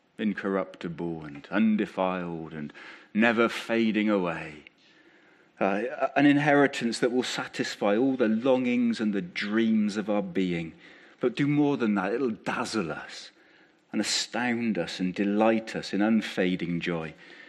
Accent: England, United Kingdom; we're English, most of us, with apologies to Philippa and others who might come from the principality

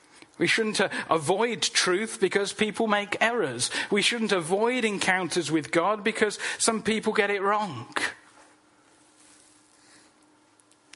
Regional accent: England, United Kingdom; Certainly not as English people. We don't really do that.

